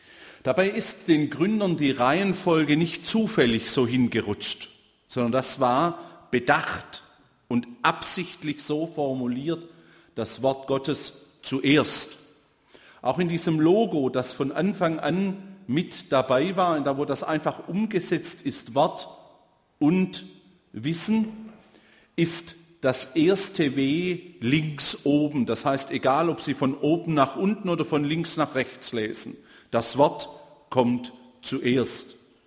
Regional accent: Baden-Württemberg, Germany; auch wenn ich aus Baden komme, vom Bodensee, ich bin Schwabe und ich werde mich bemühen, ordentlich zu reden, aber ich sehe keinen Grund, das zu verheimlichen, dass man Schwabe ist. Ich bin gern und überzeugt Schwabe.

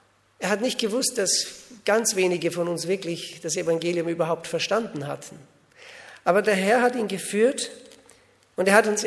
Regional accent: Salzburg, Austria; now in Switzerland; Ich bin Österreicher. Ich bin in Österreich zum Glauben gekommen. Bei uns in Österreich sind sehr wenige Christen gewesen damals. Ich lebte im Salzburger Land, mitten in den Bergen.

